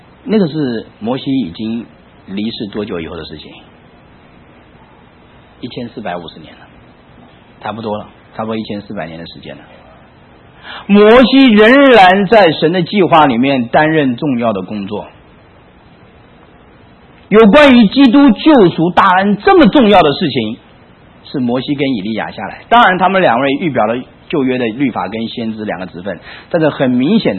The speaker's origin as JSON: {"language": "Chinese", "country": "China", "said": "在我们中国人来讲"}